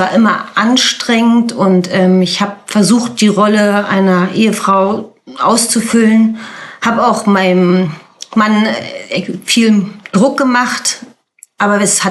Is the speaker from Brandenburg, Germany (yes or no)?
yes; Potsdam, Brandenburg, Germany; born there; Ich bin gebürtige Potsdamerin. Bin 52 Jahre alt.